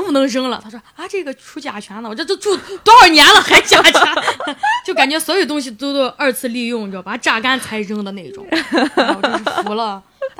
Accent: Shaanxi, China; 我是在陕西一个县城长大的。 嗯，我老家在县城。

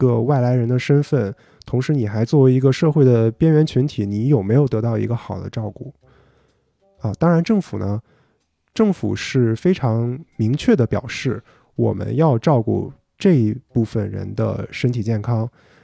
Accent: China; now in Singapore; 我们中国来的华人

